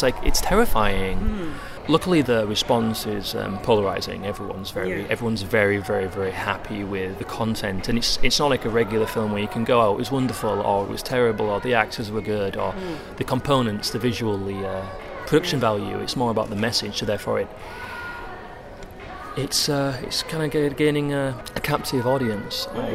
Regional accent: England, United Kingdom; I come from England

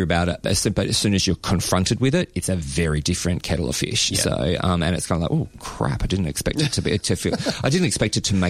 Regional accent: Adelaide Hills, South Australia, Australia; I grew up in South Australia, grew up in the Adelaide Hills

